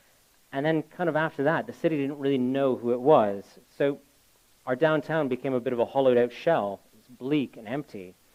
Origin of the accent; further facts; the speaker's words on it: Brantford, Ontario, Canada; get in touch with this pastor from my hometown in Canada